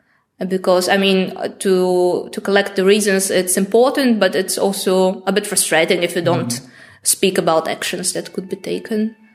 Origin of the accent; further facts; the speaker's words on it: Bulgaria; I come from Bulgaria.